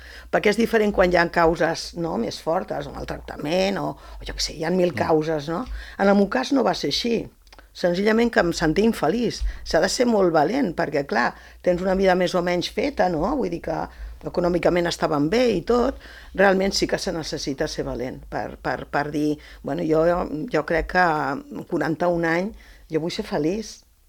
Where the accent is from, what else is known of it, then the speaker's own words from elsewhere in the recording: Catalonia, Spain; also born or lived in Badalona / El Masnou / Canet de Mar; now in Pineda de Mar, Spain; jo sóc molt del Maresme. Jo, en caso, vaig a viure a Badalona, de Badalona al cap d'uns anys.